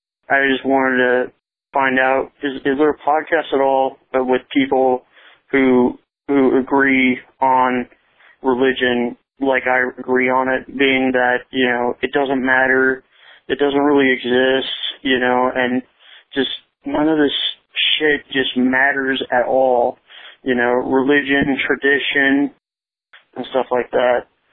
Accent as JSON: {"language": "English", "town": "Omaha", "region": "Nebraska", "country": "United States", "tie": "born or raised there", "said": "here in my hometown of Omaha, Nebraska"}